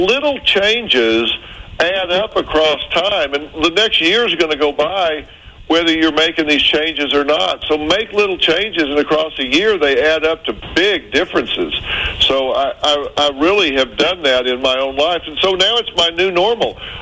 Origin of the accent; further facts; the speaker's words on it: the South, United States; I'm from the South. People love you with food down there.